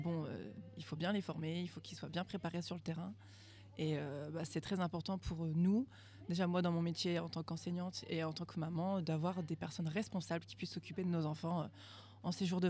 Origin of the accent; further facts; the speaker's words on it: Hauts-de-France, France; je viens de l'Aisne, dans 02, anciennement la Picardie, voilà.